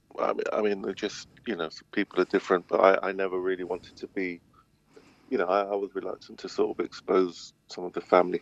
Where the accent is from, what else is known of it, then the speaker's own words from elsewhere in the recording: England, United Kingdom; had resulted in me being English and not Chilean